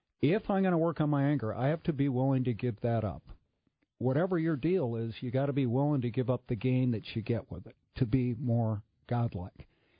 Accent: Edina, Minnesota, United States; I'm from Edina.

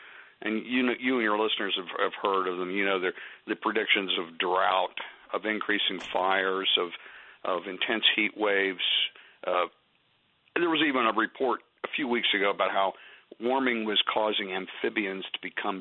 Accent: Pennsylvania, United States; and I'm from Pennsylvania

